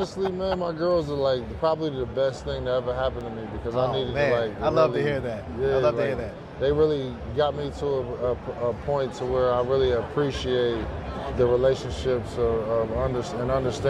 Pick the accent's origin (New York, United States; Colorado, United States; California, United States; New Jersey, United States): New Jersey, United States; Yeah, I'm born and raised in New Jersey.